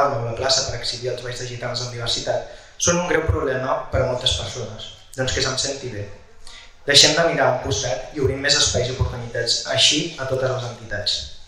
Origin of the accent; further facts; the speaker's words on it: Sitges, Catalonia, Spain; Però independentment de les nostres tradicions com a sitgetans i com a catalans